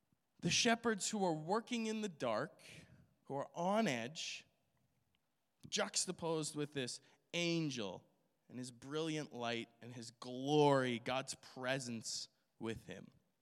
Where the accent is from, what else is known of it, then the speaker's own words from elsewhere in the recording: Alberta, Canada; but I come from Alberta, so this is like nothing.